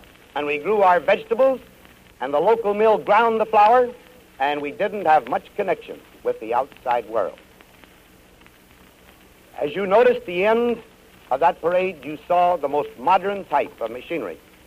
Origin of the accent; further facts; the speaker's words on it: Abilene, Kansas, United States; the proudest thing I can claim is that I am from Abilene.